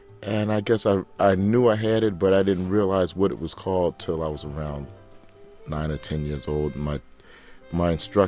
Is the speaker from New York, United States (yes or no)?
no; Philadelphia, Pennsylvania, United States; I grew up in North Philadelphia. The music was very prominent there